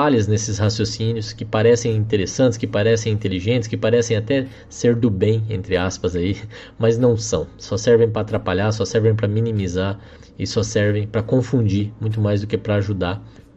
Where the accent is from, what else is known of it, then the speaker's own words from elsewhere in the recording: Brazil; Pode até ser, eu até entendo a lógica, todos somos brasileiros, mas não somos todos iguais, né?